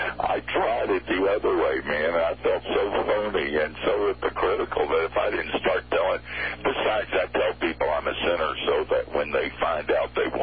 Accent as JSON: {"language": "English", "town": "Asheville", "region": "North Carolina", "country": "United States", "tie": "born or raised there", "said": "Well, I grew up in Asheville"}